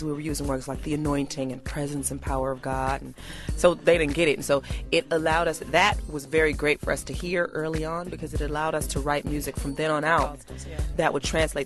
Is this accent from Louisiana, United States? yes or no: no; Inglewood, California, United States; We were born and raised in urban communities. Ghettos, if